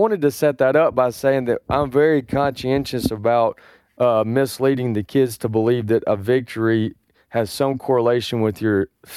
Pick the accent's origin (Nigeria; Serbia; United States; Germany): United States; Tupelo, Mississippi; I said, we're from Tupelo, Mississippi.